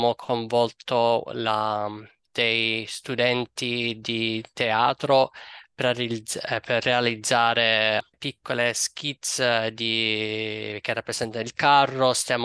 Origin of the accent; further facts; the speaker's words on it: Sciacca, Sicily, Italy; now in United States; Come sapete, vengo da Sciacca